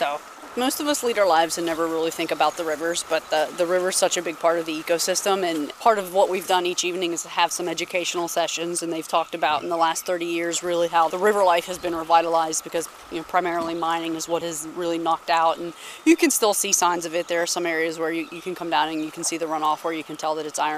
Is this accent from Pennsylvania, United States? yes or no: yes; Pittsburgh, Pennsylvania, United States; I am from the Pittsburgh area.